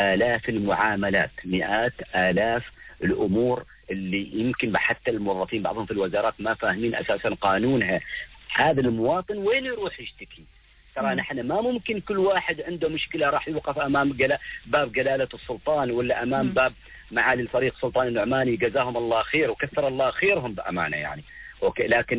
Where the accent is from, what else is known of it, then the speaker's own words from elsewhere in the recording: Oman; أنا عماني حتى النخاع.